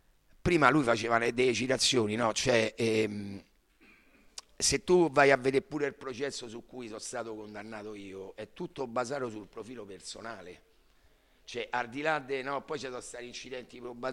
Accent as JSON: {"language": "Italian", "town": "Rome", "region": "Lazio", "country": "Italy", "said": "sono da Roma chiaramente, però sono rimasto intimamente legato a quel mondo, anche perché vengo da una zona di Roma"}